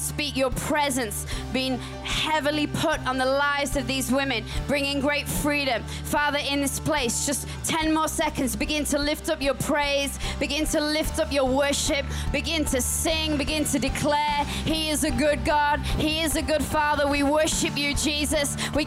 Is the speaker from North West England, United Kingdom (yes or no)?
no; Sheffield, Yorkshire and the Humber, United Kingdom; I'm from England. How cute is that? I'm from England. And as Pastor Leanne said, I'm from Sheffield.